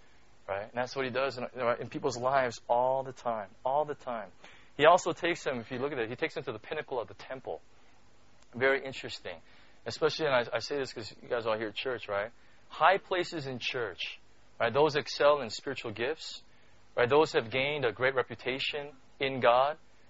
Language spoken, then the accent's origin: English; United States; you know, like I grew up in the States, and so, you know, I grew up watching sports